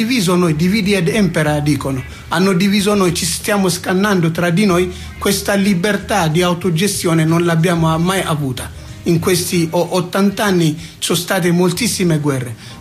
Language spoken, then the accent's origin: Italian; Eritrea; io rappresento sì la diaspora del Tigray adesso, però sono cresciuto in Eritrea e ho origini, diciamo, multiculturali.